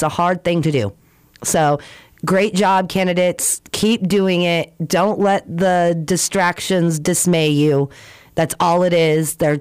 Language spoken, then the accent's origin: English; Fairbanks, Alaska, United States; We're all from Fairbanks. Like, you know, a couple of North Pole, but we're all Fairbanks.